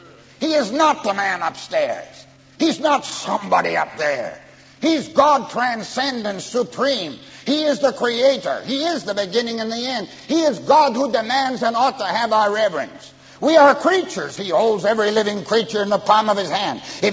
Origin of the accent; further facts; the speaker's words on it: Canada; I'm a Canadian. In Canada, it's